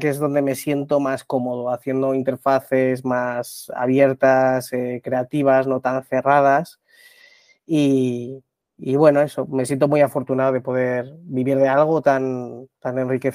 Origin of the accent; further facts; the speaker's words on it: Madrid, Community of Madrid, Spain; Soy de Madrid de toda la vida